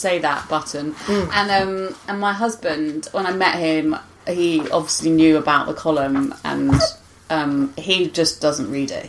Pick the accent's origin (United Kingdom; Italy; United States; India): United Kingdom; London; accent: West London; basically, because I grew up with this really bland West London accent, I tend to mimic.